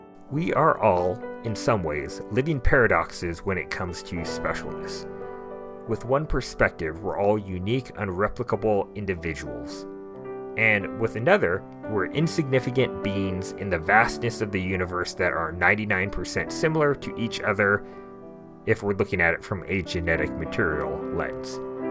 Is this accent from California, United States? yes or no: yes; Stockton, California, United States; I grew up in Stockton, California, and in an attempt to get me interested in history, my mom would occasionally take me to the Hagen Museum